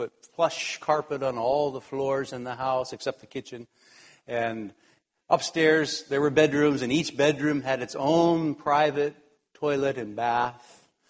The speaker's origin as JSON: {"language": "English", "country": "United States", "lives_now": "Japan", "said": "I'm from America, and there are times now and then that I think, oh, why am I living in Japan? Why do I struggle with Japanese language? It'd be so much easier to just live back in America."}